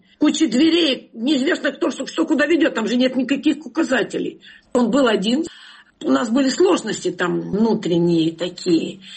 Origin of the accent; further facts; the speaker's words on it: Kyiv, Ukraine; Я киевский человек. Я родилась в Киеве. Всю жизнь жила в Киеве.